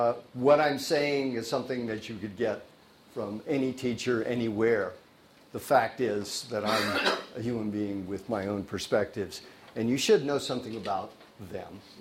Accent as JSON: {"language": "English", "town": "San Francisco", "region": "California", "country": "United States", "tie": "born or raised there", "said": "I was born in San Francisco on December 18th, 1943, so during the war, the only war we talk about of our generation. And we lived on Liberty Street near Mission Dolores."}